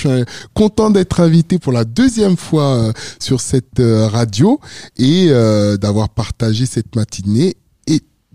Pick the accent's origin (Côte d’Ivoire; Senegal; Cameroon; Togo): Senegal; moved away; quand je vivais au Sénégal, moi je suis né au Sénégal, et quand je vivais au Sénégal, les portes d'entrée n'existaient pas.